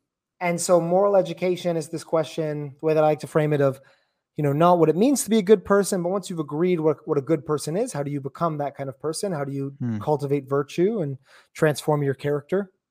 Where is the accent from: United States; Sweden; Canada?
Canada; I'm from Canada